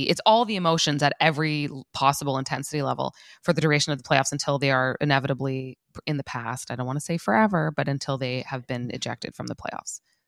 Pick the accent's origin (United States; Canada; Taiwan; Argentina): Canada; Toronto, Ontario; I'm from Toronto